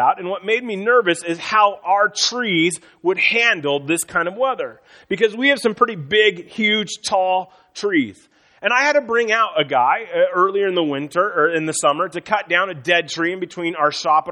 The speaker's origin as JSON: {"language": "English", "region": "Iowa", "country": "United States", "tie": "born or raised there", "said": "But snow doesn't, because I grew up in Northwest Iowa."}